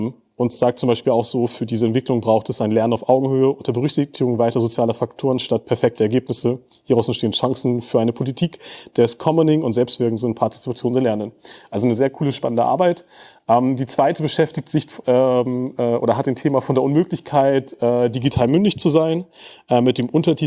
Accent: Flensburg, Schleswig-Holstein, Germany; Ich komme aus Flensburg

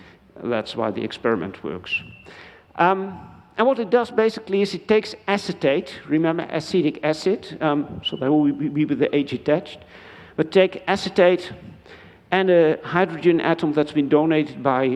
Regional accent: Enschede, Overijssel, Netherlands; English is a second language; My hometown of Enschede, I'm proud to say, is cutting trees like mad

